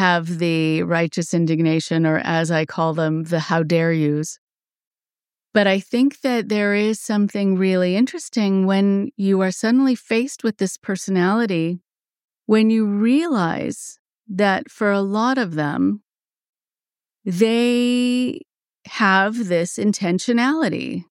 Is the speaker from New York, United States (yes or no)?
no; California, United States; it's like when growing up in California, we'd sometimes go to the ocean